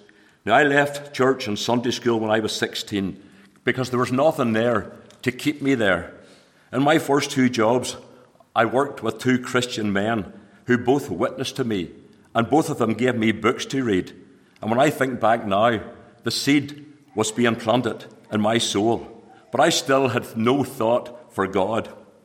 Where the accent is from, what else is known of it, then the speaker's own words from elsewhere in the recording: Northern Ireland, United Kingdom; Now, I was born here in the Moyle Hospital in 1955. I was reared up the road about 9 miles or so, and we were sent to Second Ballyeaston Presbyterian Church and Sunday School.